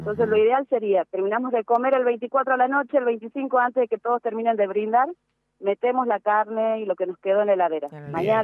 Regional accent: Jujuy, Argentina; yo soy de Jujuy, en nuestra provincia vecina, en Salta

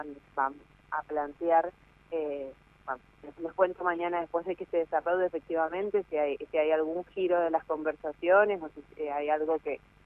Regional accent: Mendoza, Argentina; nosotros como argentinos y como mendocinos especialmente

